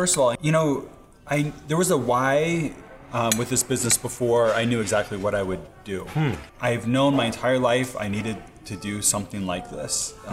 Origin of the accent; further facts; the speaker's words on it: Ecuador; which is the name of a volcano where I grew up in Ecuador.